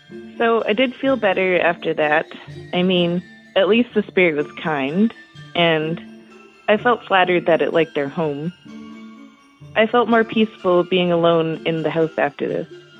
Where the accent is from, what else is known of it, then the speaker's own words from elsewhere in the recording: Flin Flon, Manitoba, Canada; I'm from Flin Flon, Manitoba.